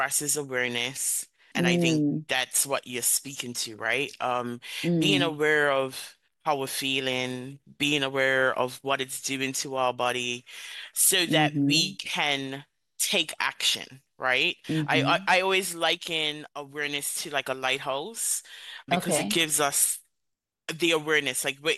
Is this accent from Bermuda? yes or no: yes; Bermuda; also born or lived in Spain; I'm originally from Bermuda, lived in Bermuda for so long, you are surrounded by conditioning